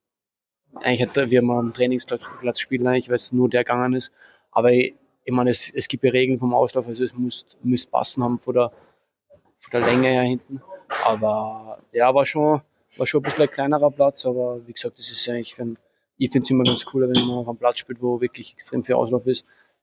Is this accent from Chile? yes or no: no; Austria; da wo ich aufgewachsen bin, immer das Tennisbild in Österreich.